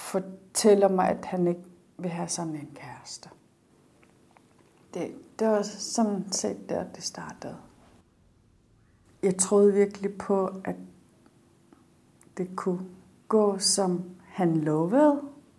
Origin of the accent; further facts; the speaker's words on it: Maniitsoq, Qeqqata, Greenland; Jeg kommer fra Grønland, jeg kommer fra Maniitsoq, og jeg er 30 år gammel. Jeg er født og opvokset i Maniitsoq, og jeg er vokset op med mine bedsteforældre.